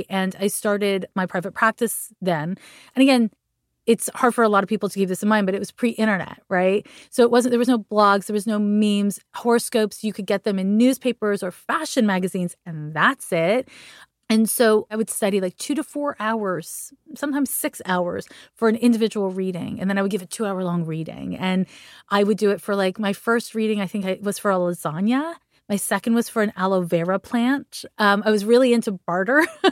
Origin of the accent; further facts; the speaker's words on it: Montreal, Quebec, Canada; And then I'm from Montreal, Quebec. So there's a different school system out there.